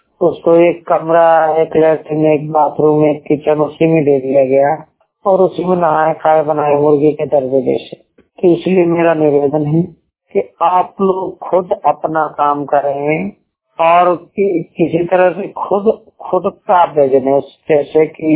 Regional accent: Bahraich, Uttar Pradesh, India; और मैं डिस्ट्रिक्ट बहराइच से हूँ।

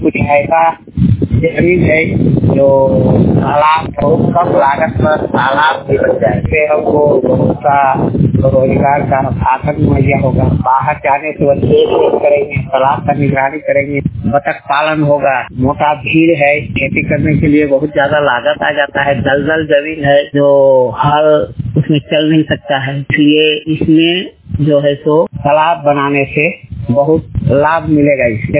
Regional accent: Murhu Subi, Jharkhand, India; मैं बोकारो जिला के कसमार प्रखंड के अंतर्गत मुरहू सूबी गांव का निवासी हूं।

